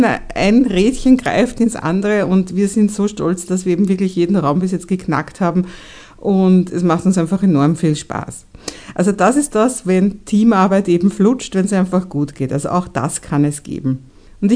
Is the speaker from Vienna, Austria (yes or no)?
yes; Vienna, Austria; Die sind so richtig auf der Nudelsuppen dahergeschwommen, wie man bei uns in Wien so schön sagt.